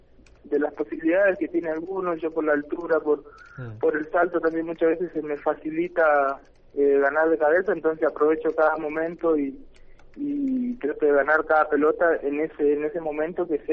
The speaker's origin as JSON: {"language": "Spanish", "town": "Resistencia", "region": "Chaco", "country": "Argentina", "said": "no se podía todavía por el tema del cambio de domicilio, porque somos de Resistencia, entonces claro, se dificultó un poco"}